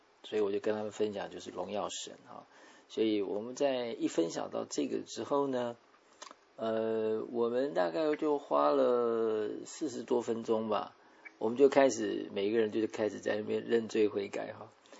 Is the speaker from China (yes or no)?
no; Taiwan; born there; 我台湾出生的嘛，我当然会为台湾祷告嘛